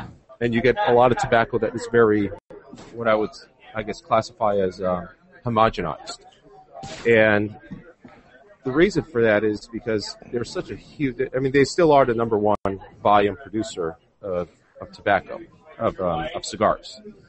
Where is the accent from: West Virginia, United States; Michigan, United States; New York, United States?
New York, United States; You know, I'm from New York, and there's a lot of Dominicans in New York.